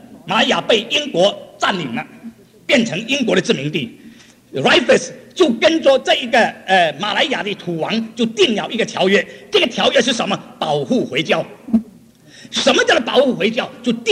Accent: Singapore; 新加坡，我本身是新加坡人，所以我对新加坡很熟悉。

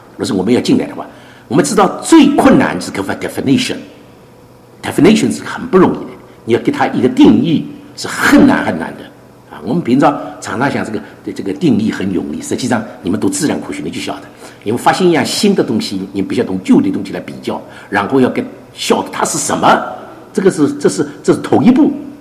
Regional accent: China; 我说你去告诉那个老板，我是个中国人

